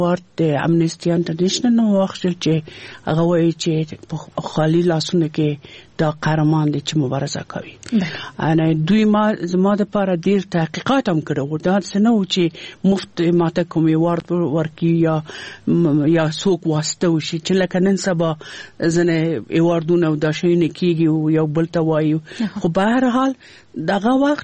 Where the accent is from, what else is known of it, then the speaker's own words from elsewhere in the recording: Afghanistan; زه یو افغان یم